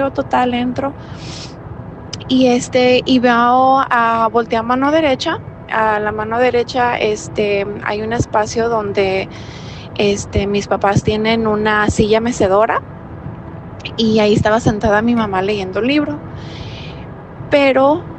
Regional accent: Guanajuato, Mexico; now in United States; Me comunico desde Carolina del Norte, acá por los Estados Unidos. pero originalmente soy de México, Guanajuato, así que saludos a todos los que son de por allá.

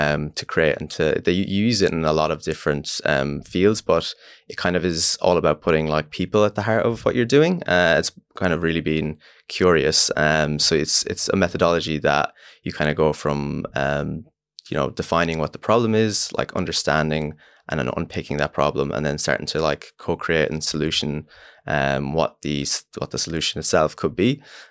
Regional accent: Ireland; I'm obviously Irish.

